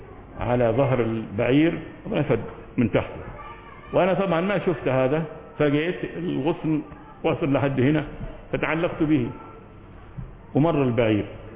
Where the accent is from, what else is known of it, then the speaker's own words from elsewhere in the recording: Egypt; مثل عادة عندنا في مصر لما نشوف الإنسان غصن الشجرة واقع على الطريق